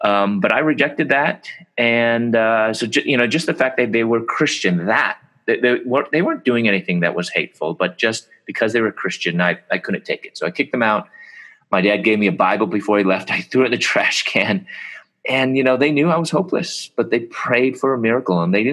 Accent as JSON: {"language": "English", "town": "Chicago", "region": "Illinois", "country": "United States", "also_born_or_lived": "Louisville, Kentucky", "said": "we're from Chicago. I was living in Louisville, Kentucky. I was in dental school, get my doctorate."}